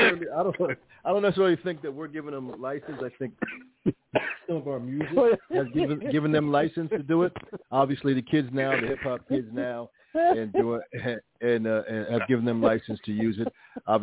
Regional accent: Newark, New Jersey, United States; I mean, I was coming from Newark, so everybody was black

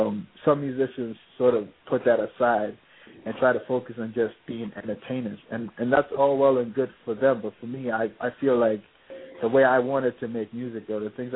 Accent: Accra, Greater Accra, Ghana; I mean, I grew up in Accra. I grew up in Ghana where, you know, it's a very communal and a very political society.

